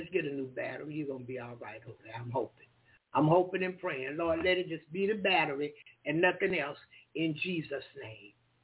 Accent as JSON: {"language": "English", "country": "United States", "said": "And y'all know I'm American, so I can't always pronounce the names of pastors and people correctly."}